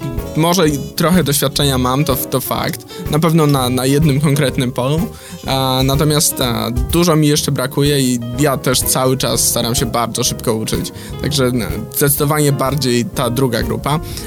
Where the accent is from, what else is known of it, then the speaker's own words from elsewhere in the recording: Opole, Opole Voivodeship, Poland; A ja pochodzę z Opola i powiedzmy, że przed powrotem tutaj przeszedłem dość długą drogę